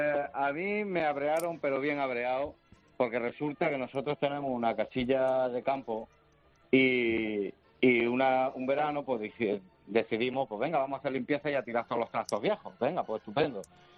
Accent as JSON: {"language": "Spanish", "town": "Utrera", "region": "Andalusia", "country": "Spain", "said": "yo soy de Utrera, Naranjo."}